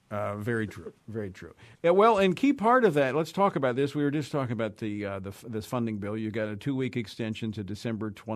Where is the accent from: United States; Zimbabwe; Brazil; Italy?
United States; Louisiana; represents the 1st Congressional District of my home state of Louisiana.